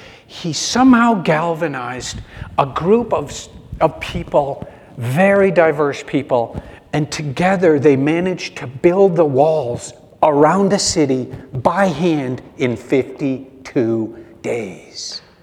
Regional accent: New England, United States; So I knew I was from, I'm from New England, maintain traction and just keep going.

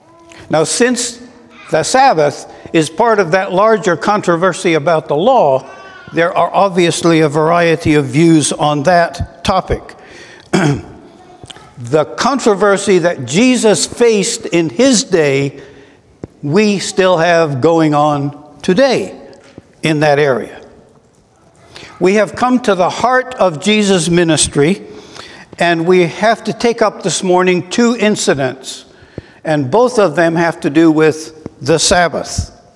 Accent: Scotland, United Kingdom; also born or lived in Canada; I was raised in Scotland and Canada, and typically we had no Christians on our street.

